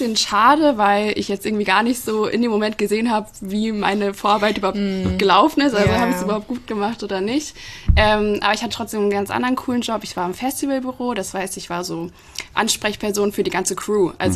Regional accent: Fulda, Hesse, Germany; Also ich komme eigentlich auch direkt aus Fulda, also aus Sickels, für die, die es noch genauer wollen.

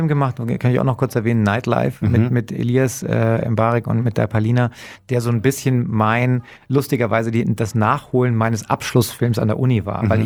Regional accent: Munich, Bavaria, Germany; und ich bin Münchner

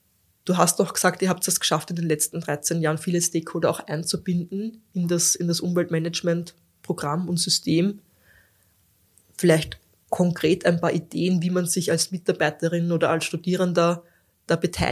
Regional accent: Lower Austria, Austria; Wir sind beide aus dem Waldviertel.

